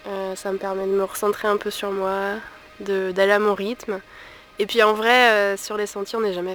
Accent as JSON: {"language": "French", "region": "Réunion", "country": "France", "said": "Mais moi, je viens de La Réunion en plus, donc je suis pas très habituée à ce genre de paysage."}